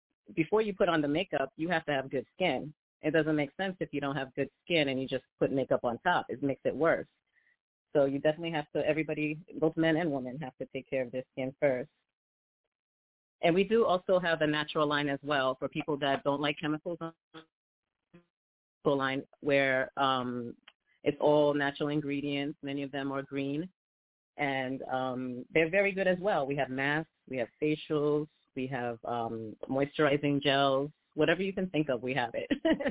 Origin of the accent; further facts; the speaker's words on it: Queens, New York, United States; I'm from Queens, New York, and I do a lot.